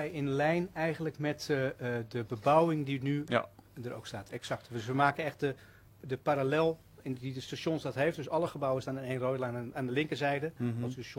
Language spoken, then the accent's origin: Dutch; Netherlands; Ja, en gelukkig zijn we Nederlanders, dus we kunnen nog wel wat met water, geloof ik.